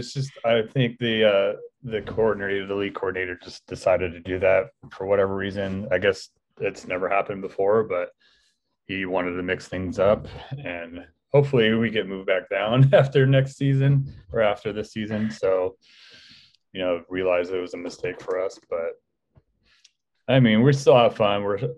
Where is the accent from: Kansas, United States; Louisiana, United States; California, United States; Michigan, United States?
California, United States; San Diego; I am from San Diego, California.